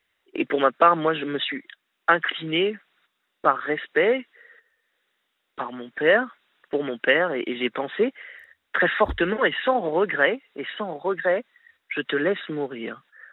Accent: Grand Est, France; puisque je viens de la Champagne-Ardenne. Il est enterré dans la craie de la Champagne.

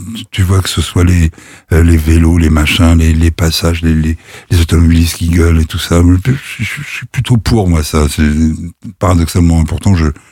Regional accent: Paris, Île-de-France, France; 14e, à Montsouris, au parc Montsouris. Je suis un enfant du parc Montsouris.

